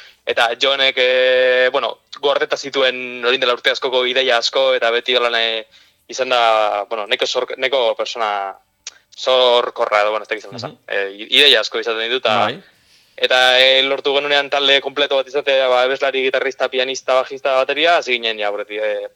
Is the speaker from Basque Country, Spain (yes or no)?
yes; Gernika, Basque Country, Spain; now in San Sebastián, Spain; Gernikatik gatoz, eta Donostira etorri ginen bizitzen bueno, ikasketak eta lanak eta direla eta